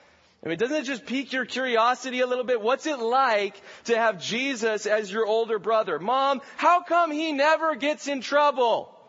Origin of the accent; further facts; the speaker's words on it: California, United States; Some of the answers might have to do with my background. I grew up in California.